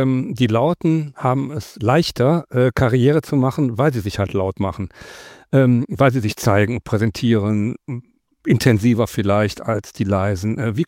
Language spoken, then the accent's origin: German; Rhineland, Germany; Ich bin auch Rheinländer und der Rheinländer, der spricht schon mal schneller als der Baden-Württemberger vielleicht.